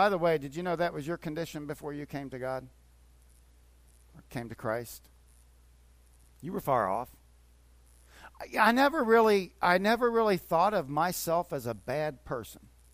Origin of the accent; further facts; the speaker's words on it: Florida, United States; I grew up in Kennedy Space Center, actually, and space has always fascinated me.